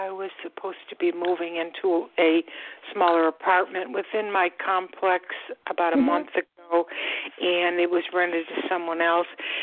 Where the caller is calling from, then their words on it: Florida, United States; I'm calling from Florida.